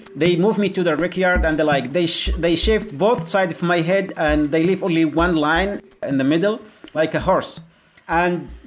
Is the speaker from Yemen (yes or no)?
yes; Yemen; English is a second language; from Yemen. I was detained at Guantanamo.